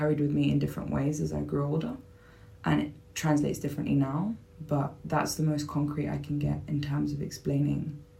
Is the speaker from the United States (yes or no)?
no; London, United Kingdom; So I was born in London, Northwest London, and raised there effectively my whole life, maybe like a year out and back in.